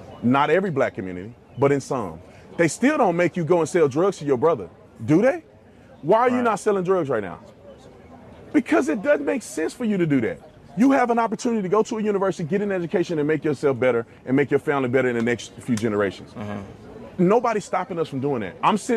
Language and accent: English; Fort Worth, Texas, United States; Well, I'm from Texas, Fort Worth, Texas, Dunbar High School. Right in the hood and stop six.